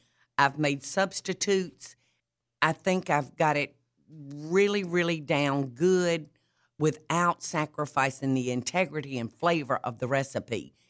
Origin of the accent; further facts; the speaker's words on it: Georgia, United States; accent: Southern; I was born in South Georgia and lived there the first 40 years of my life.